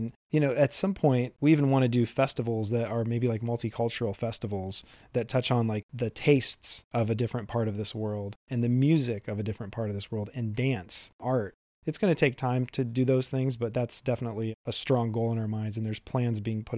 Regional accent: Fort Wayne, Indiana, United States; Growing up in Fort Wayne, started playing in bands when I was 13

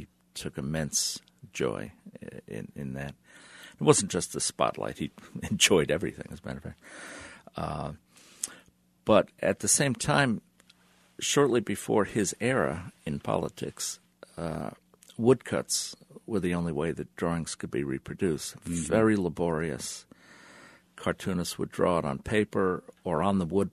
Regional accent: New York, United States; I grew up in the New York area, and cartoonists are the most generous people around

